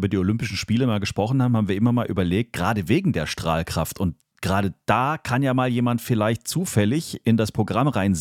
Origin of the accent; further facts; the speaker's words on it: Stuttgart, Baden-Württemberg, Germany; als Stuttgarter natürlich extrem stolz macht, dass meine Heimatstadt